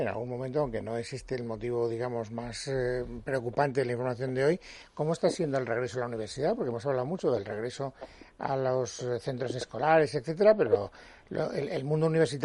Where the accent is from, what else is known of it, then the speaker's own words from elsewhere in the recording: Spain; a mí me produce como ciudadano español